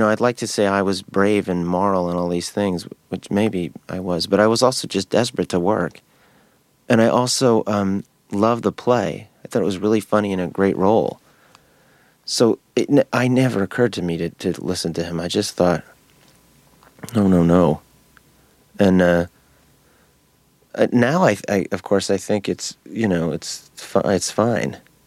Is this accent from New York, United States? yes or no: yes; New York City, New York, United States; I grew up in the Village, you know, it was my, I loved it. I loved Washington Square Park